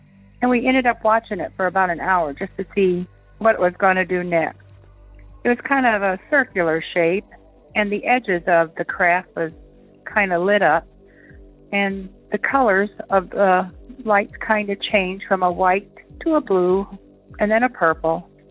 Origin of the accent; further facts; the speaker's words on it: New Haven, Indiana, United States; I was born in Fort Wayne, Indiana, and we lived in a small town near there, New Haven, Indiana. It was kind of a rural area just outside of Fort Wayne.